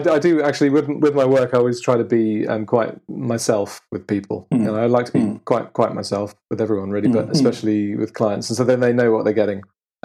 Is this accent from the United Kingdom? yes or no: yes; Letchworth, East of England, United Kingdom; born there; And I was born in 1974 in Letchworth, which is officially the world's first garden city.